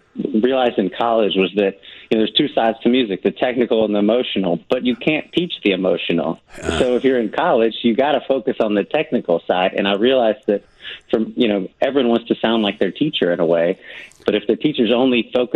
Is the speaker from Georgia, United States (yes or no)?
yes; Atlanta, Georgia, United States; I grew up in Atlanta, yeah, and I really feel a simpatico relationship with Chicago